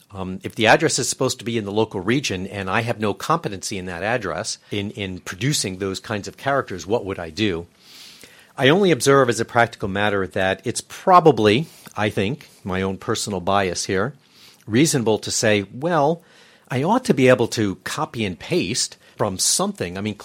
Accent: United States; I'm an American, I speak English, that's really all I work with and all I've ever done.

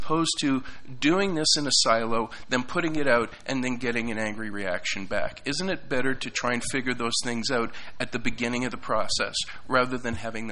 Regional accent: Toronto, Ontario, Canada; For the record … I'm from Toronto

